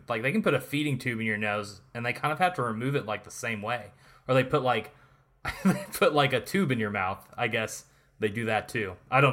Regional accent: Indiana, United States; And I'm from Indiana.

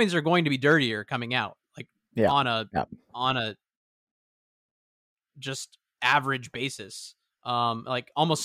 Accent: United States; it's crazy to me as an American, and maybe just as a human

